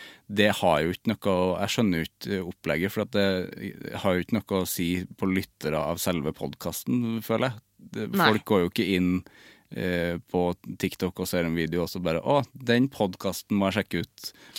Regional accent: Namsos, Trøndelag, Norway; I Namsos, der jeg kommer fra.

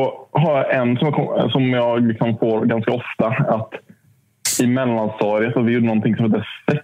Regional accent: Småland, Sweden; Jag är från Småland.

